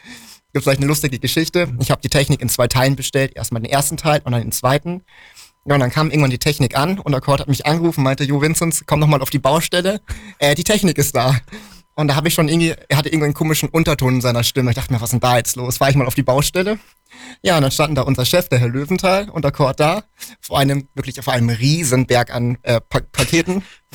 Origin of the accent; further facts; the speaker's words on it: Bavaria, Germany; Man muss dazu sagen, wir kommen beide aus Bayern.